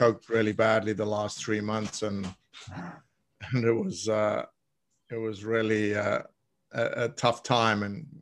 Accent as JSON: {"language": "English", "country": "South Africa", "lives_now": "England", "said": "Well, yeah, I mean, tennis took me out of South Africa."}